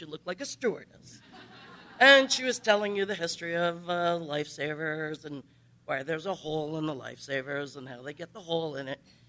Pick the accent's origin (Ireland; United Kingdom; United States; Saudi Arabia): United States; Brooklyn, New York; So I grew up in Brooklyn, New York, and it was a phenomenal place to grow up